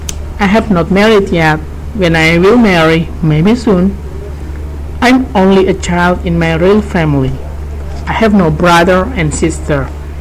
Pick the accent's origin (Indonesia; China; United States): Indonesia; Purwokerto, Central Java; I live in Indonesia in a paradise island in Central Java. My hometown is Purwokerto. You can know it as Kripik Town. I love my hometown much.